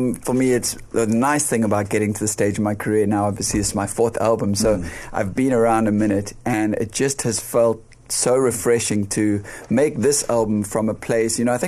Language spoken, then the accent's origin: English; Cape Town, Western Cape, South Africa; Cape Open Air, yeah, that is my hometown festival, first big show of the summer.